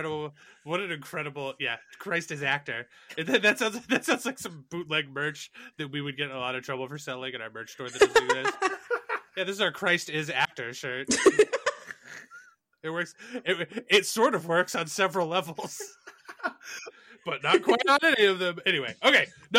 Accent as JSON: {"language": "English", "country": "United States", "said": "As an American, you can have as many as you want, really."}